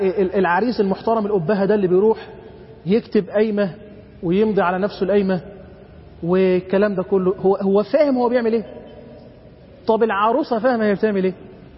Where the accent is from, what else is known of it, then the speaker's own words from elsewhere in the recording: Egypt; احنا كمصريين غيرنا تاريخ الجواز اصلا